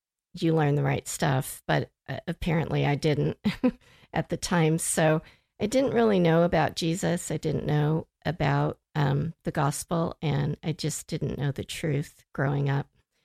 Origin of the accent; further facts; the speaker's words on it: California, United States; born there; Well, I was born in California.